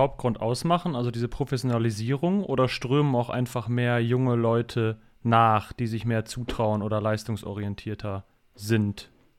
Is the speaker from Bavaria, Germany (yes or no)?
no; Cologne, North Rhine-Westphalia, Germany; Und als Kölner dachten wir, müssen wir das mal reinbringen.